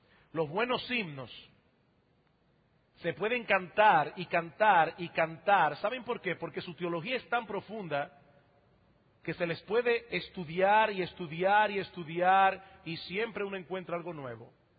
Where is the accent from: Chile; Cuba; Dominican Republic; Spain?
Dominican Republic; San Juan de la Maguana, San Juan; born there; Yo nací en San Juan de la Maguana y en San Juan de la Maguana no había mar. No hay todavía. Lo más que hay es un río que ya se está secando el pobre.